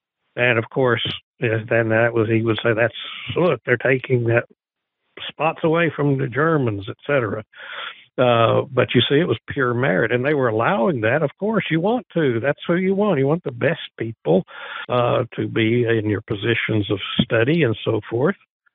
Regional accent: Texas, United States; kind of like I am as a Texan. We're Texans. first.

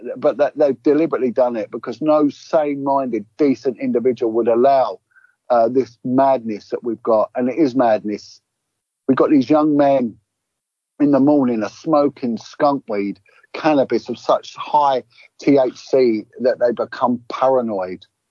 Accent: United Kingdom; Whether they want to erode us as British people, turn us into morons, well, they've done a good job of that.

